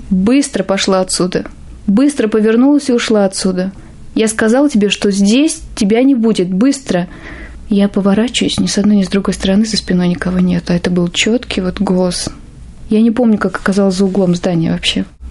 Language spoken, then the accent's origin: Russian; Odesa, Odesa Oblast, Ukraine; now in Moscow, Russia; В Москве мы приехали с другого города, мы приехали из Одессы.